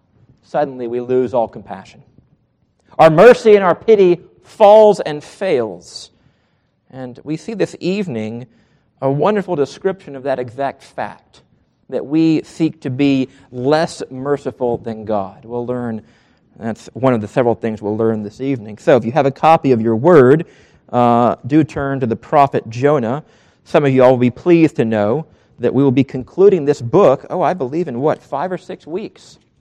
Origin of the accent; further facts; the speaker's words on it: Southern United States, United States; as you know, I was trained to do as a Southerner